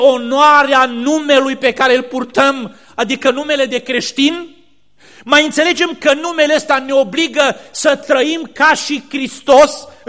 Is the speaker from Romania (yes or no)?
yes; Romania; born there; ne-am născut în România, care zicem e o țară creștină, nu?